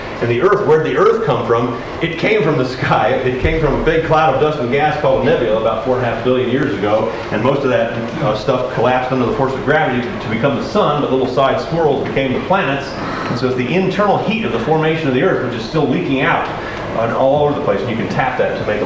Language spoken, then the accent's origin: English; Virginia, United States; now in California, United States; I come from Virginia, and I miss the fall colors. We do get them in California